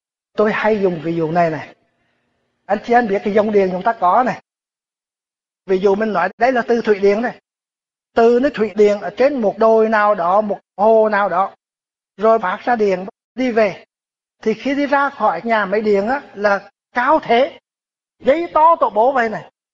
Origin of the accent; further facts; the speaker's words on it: Canada; Tôi là người Canada. Anh nhớ ở bên Quebec á, là nơi thủy điện nhiều quá đấy.